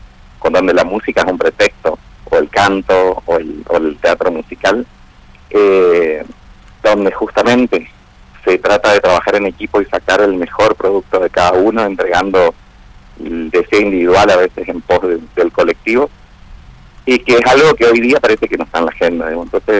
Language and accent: Spanish; Argentina; un tema que nos toca mucho en el sentimiento como argentino